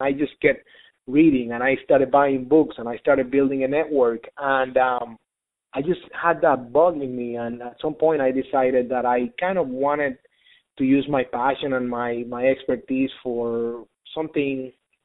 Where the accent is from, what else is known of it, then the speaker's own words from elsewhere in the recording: Puerto Rico; So yes, I am originally from Puerto Rico.